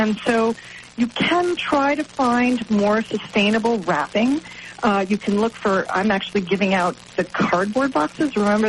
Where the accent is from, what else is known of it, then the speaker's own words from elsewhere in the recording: Washington, District of Columbia, United States; But I'm from Washington, D.C.